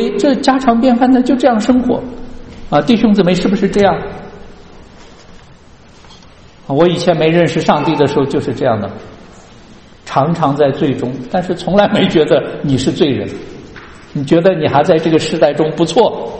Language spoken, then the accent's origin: Chinese; China; 我们中国人就是一个老鼠害了一锅汤